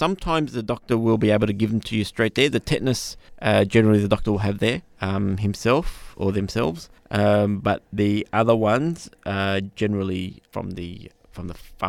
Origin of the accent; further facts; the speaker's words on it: Australia; being born and raised in Australia, we don't have the same